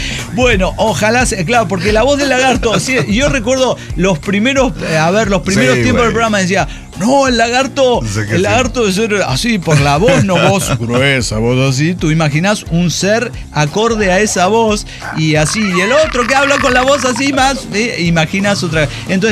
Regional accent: Mexico City, Mexico; Nativo, desarrollado y probado en Ciudad de México.

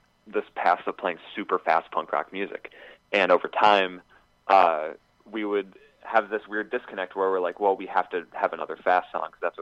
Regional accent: Fenton, Michigan, United States; Like, I grew up in Fenton, Michigan, so we were like, this is bizarre.

